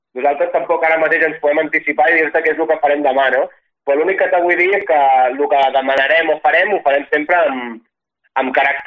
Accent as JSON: {"language": "Catalan", "town": "Roses", "region": "Catalonia", "country": "Spain", "tie": "born or raised there", "said": "al meu poble de Roses"}